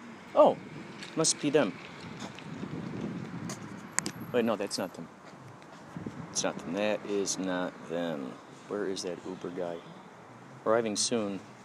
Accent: Chicago, Illinois, United States; I'm originally from Chicago.

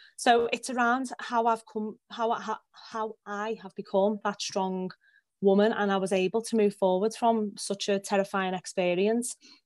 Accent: Liverpool, North West England, United Kingdom; It's a biography, starting off about me, how growing up in Liverpool, coming from a really close, strong family.

